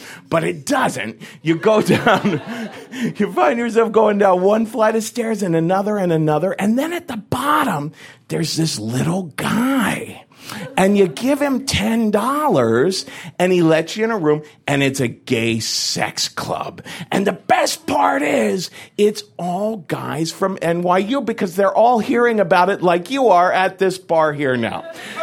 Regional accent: Cincinnati, Ohio, United States; So, you know, I'm from Whitey McWhite, Cincinnati, Ohio.

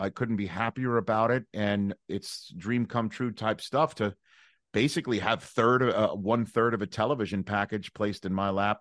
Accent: Staten Island, New York, United States; I mean, growing up in Staten Island, New York, when I realized I couldn't throw a spiral or hit the curve, I would call the games in the streets.

